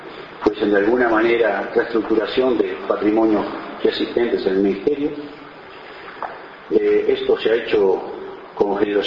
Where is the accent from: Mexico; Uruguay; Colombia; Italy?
Uruguay; así somos los uruguayos todos, somos todos directores técnicos, tenemos ideas para todo